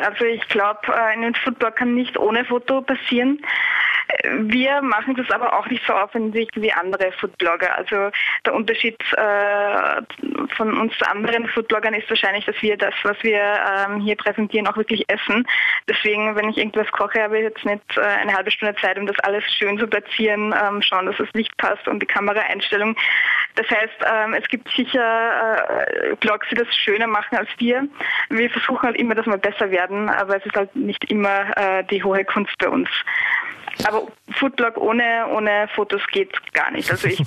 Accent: Austria; wie man es bei uns in Österreich sagt

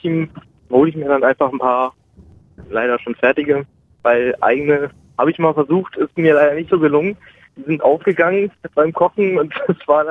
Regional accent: Mannheim, Baden-Württemberg, Germany; Ich komme aus Mannheim.

